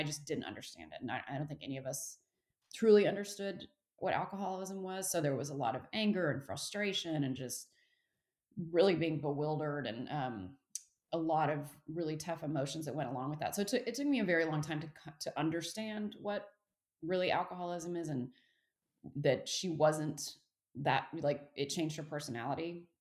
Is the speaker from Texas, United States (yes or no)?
yes; Texas, United States; moved away as an adult; also born or lived in California; So I am now near Austin, Texas, and I'm born and raised in Texas. But when I was 18, I was like, get me out of here. So I like ran as fast as I could to California and thought I would be there forever.